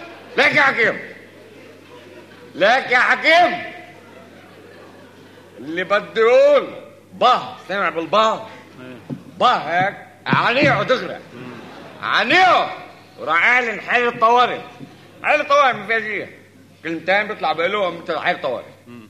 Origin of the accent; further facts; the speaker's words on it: Lebanon; أنا إنسان لبناني،